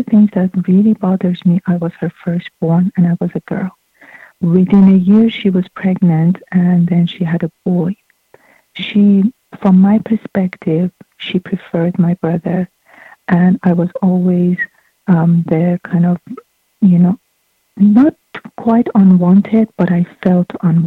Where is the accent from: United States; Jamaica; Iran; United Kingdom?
Iran; I'm from Iran.